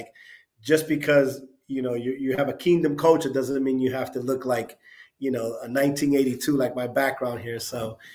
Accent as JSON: {"language": "English", "region": "New York", "country": "United States", "tie": "born or raised there", "said": "So, you know, I grew up in New York, born and raised. Parents came from Puerto Rico, part Italian too, so we migrated there."}